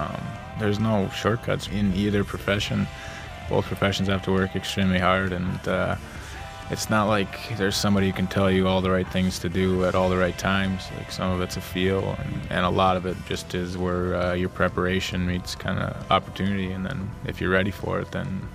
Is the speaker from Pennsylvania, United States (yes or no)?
no; Wisconsin, United States; Growing up in Wisconsin, and my mom grew up on a dairy farm